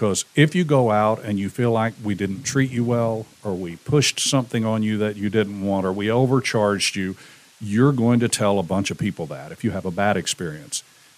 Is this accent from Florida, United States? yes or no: yes; Florida, United States; also born or lived in Kentucky; In Hillsborough County, just outside of Tampa.